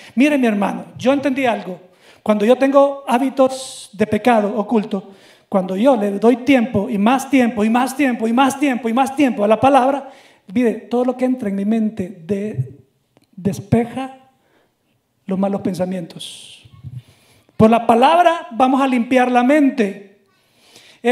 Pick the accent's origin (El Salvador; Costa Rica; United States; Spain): El Salvador; como me dicen en mi país, El Salvador